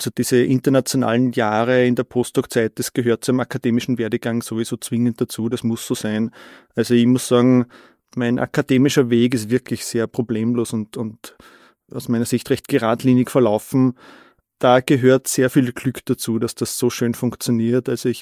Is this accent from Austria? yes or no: yes; Steyr, Upper Austria, Austria; Also ich komme aus Steyr in Oberösterreich und ich habe dann an der TU Wien studiert, Mathematik studiert.